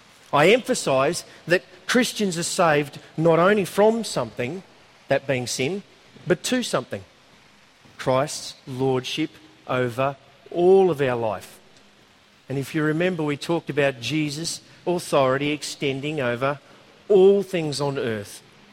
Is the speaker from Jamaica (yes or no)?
no; Australia; And I'm an Aussie.